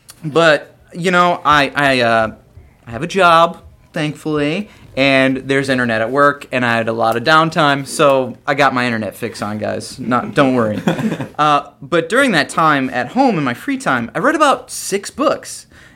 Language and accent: English; Illinois, United States; Sure, I'm from Illinois.